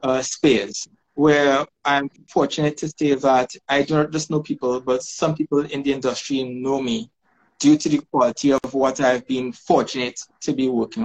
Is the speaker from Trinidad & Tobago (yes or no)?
yes; Trinidad & Tobago; I am from Trinidad and Tobago.